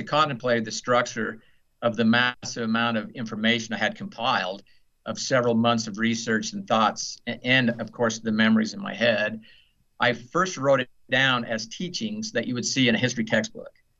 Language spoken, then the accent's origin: English; Utah, United States; Well, I was raised in Utah in the 60s and 70s